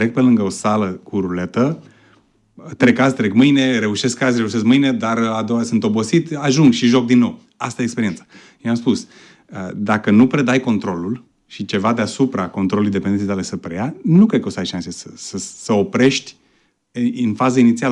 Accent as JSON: {"language": "Romanian", "town": "Craiova", "region": "Dolj", "country": "Romania", "tie": "born or raised there", "said": "Eu am crescut în Craiova. Eu crescând în Craiova am fost fan al echipei din Craiova."}